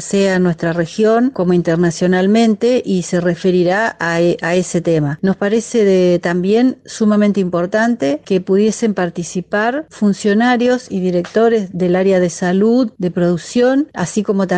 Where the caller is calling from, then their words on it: Concepción del Uruguay, Entre Ríos, Argentina; de la Comunidad de Vecinos por los Humedales del Río Uruguay, de aquí de la ciudad de Concepción del Uruguay